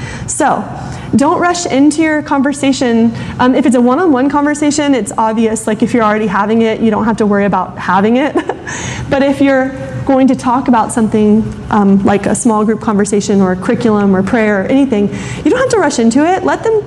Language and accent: English; Florida, United States; I'm from Florida. It's like an hour difference.